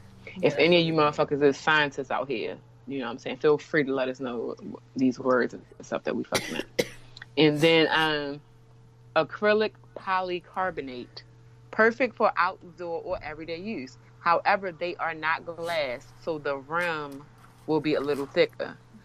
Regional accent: Baltimore, Maryland, United States; I'm from Baltimore City. You know how many kids had lead poisoning?

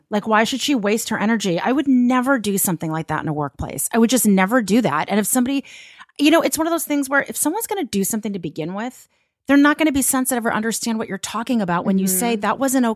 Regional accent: Los Angeles, California, United States; I've never really experienced like personal anti-Semitism. I'm from Los Angeles.

